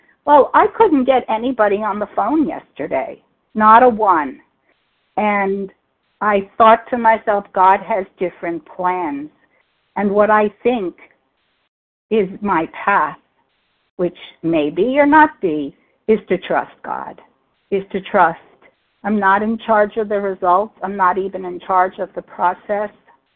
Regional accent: Massachusetts, United States; I'm from Massachusetts.

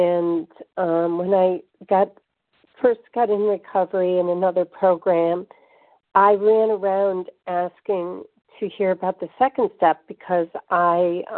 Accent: New York, United States; I'm a food addict and overeater. I'm from New York.

